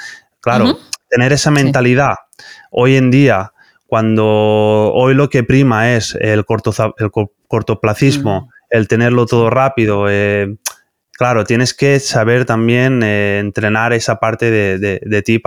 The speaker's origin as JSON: {"language": "Spanish", "region": "Catalonia", "country": "Spain", "said": "Nosotros somos de Barcelona, bueno, de un pueblecito al lado de Barcelona."}